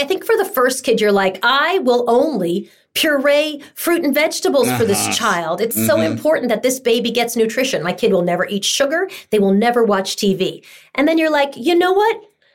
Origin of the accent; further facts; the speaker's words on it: New York, United States; I grew up in Long Island.